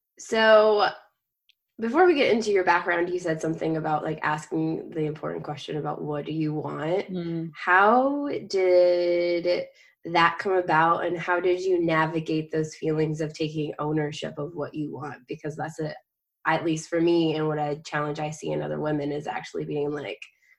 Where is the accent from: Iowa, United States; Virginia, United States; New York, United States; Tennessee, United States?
Iowa, United States; Yes, if you did not know, I grew up in Iowa originally, but I really identify the Midwest because I had a lot of family in pretty much every state in the Midwest.